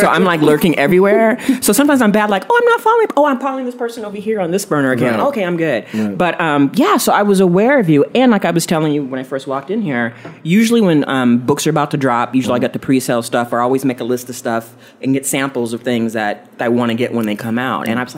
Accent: San Diego, California, United States; San Diego.

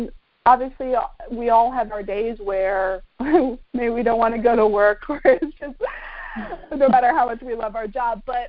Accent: Canada; now in United States; Like I'm from Canada. I have a home in Canada.

